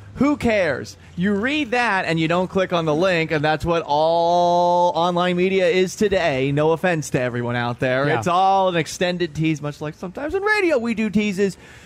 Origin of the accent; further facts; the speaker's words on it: Northeast, United States; I grew up in the Northeast, and I look at this guy.